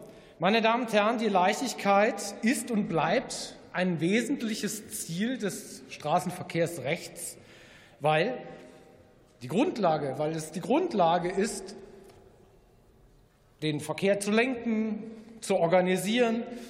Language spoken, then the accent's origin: German; Fulda, Hesse, Germany; weil in meiner Heimatstadt Fulda merke ich